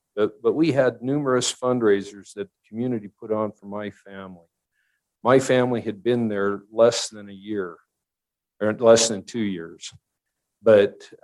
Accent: Evanston, Wyoming, United States; from Evanston, Wyoming, and I am glad to be here with you today.

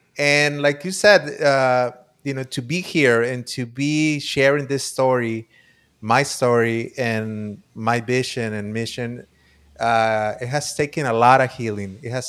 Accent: Tijuana, Baja California, Mexico; I was born and raised in Tijuana, Baja California, Mexico. Currently, I reside with my family

